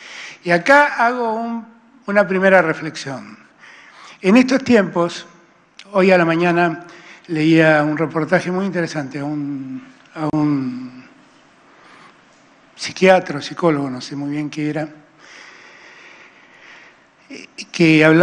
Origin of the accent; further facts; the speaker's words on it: Buenos Aires, Argentina; como porteño que soy